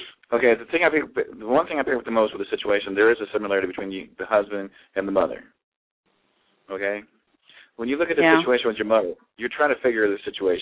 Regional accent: Ohio, United States; now in Colorado, United States; I'm actually from Ohio. I'm living in Colorado now, but I used to live in Ohio.

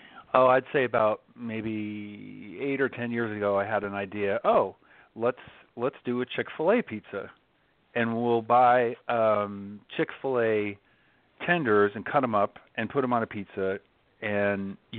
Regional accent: New York City, New York, United States; now in Atlanta, United States; and I'm originally from New York City. In fact, I'm a native New Yorker and relocated to Atlanta because just needed a break.

